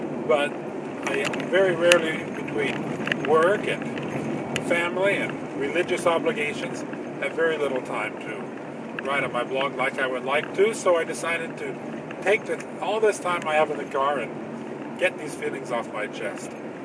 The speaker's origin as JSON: {"language": "English", "country": "United States", "tie": "born or raised there", "lives_now": "Hungary", "said": "I'm currently living in the Hungarian, or in the European country of Hungary, excuse me. But I was born and raised in America. I am a very patriotic American."}